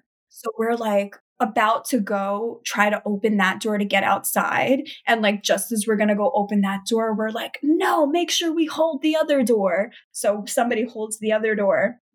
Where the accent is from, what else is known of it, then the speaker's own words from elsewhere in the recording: New York City, New York, United States; I'm not from LA. I'm from New York City